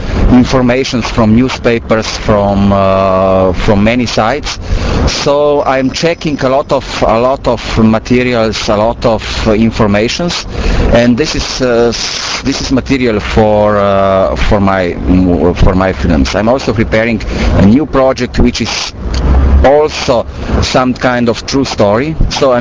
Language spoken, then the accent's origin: English; Krško, Lower Sava, Slovenia; English is a second language; Krško is my hometown. I was born right there. I lived there all my childhood.